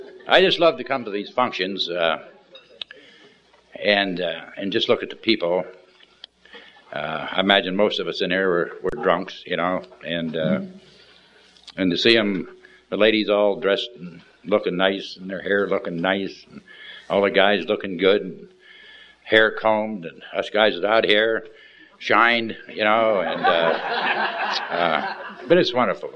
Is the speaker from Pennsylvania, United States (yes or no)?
yes; Erie, Pennsylvania, United States; I'm from Erie, Pennsylvania.